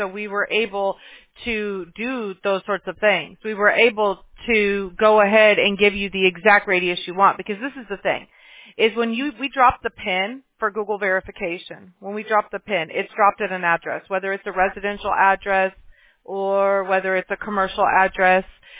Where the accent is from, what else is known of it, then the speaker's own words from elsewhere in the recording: Mobile, Alabama, United States; born there; I was born in the South. I was born in Mobile, Alabama, so I understand what you're saying